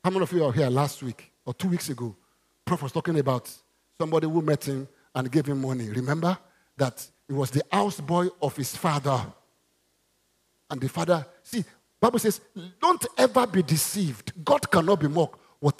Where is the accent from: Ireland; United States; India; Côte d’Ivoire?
Côte d’Ivoire; I wanted to be a farmer before I came from Ivory Coast. When I got to my village